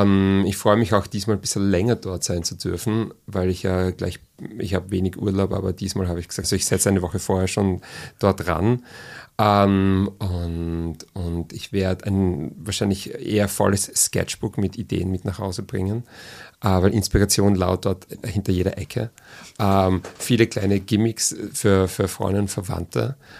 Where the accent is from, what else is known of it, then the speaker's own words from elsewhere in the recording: Austria; die Sprache, diese nonverbale Sprache, die man dann mit seinem Gegenüber hat, komplett anders als bei uns in Österreich.